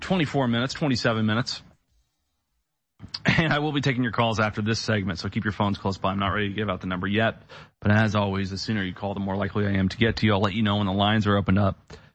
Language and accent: English; Midwest, United States; I grew up in the Midwest, and if there was a problem, you'd fix it.